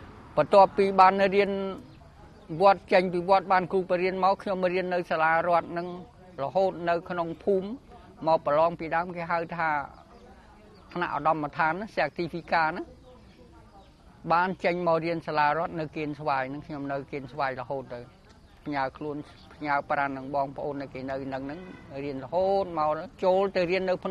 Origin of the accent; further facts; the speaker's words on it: Kandal, Cambodia; ឃុំសំបួរស្រុករវីអើមខេត្តកណ្ដាលហ្នឹងពីកំណើតមកដល់